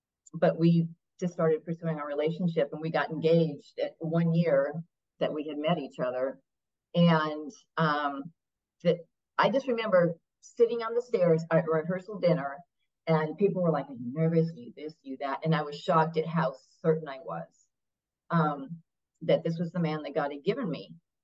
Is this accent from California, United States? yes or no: no; New York, United States; I was raised in a home where we didn't talk religion at all. I was raised on the East Coast in New York.